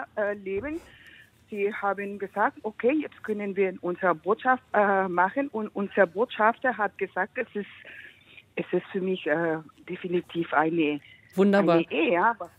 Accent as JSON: {"language": "German", "country": "Mexico", "lives_now": "Germany", "said": "Ich komme aus Mexiko, ich bin Korrespondentin hier in Deutschland, einer mexikanischen Zeitung, aber ich bin in Wolfsburg, in Berlin bin ich oft"}